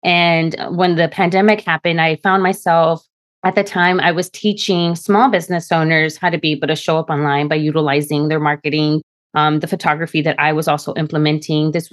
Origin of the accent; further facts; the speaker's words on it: Texas, United States; also born or lived in Washington, District of Columbia, United States / Dallas-Fort Worth; in the Central Texas area was a little different than what I had seen living in DC, living in the Dallas-Fort Worth area, and also growing up in the Rio Grande Valley.